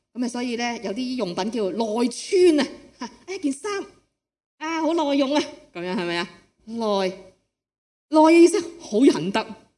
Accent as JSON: {"language": "Cantonese", "country": "Hong Kong", "said": "我哋作为香港人咧，工作时间好长啊"}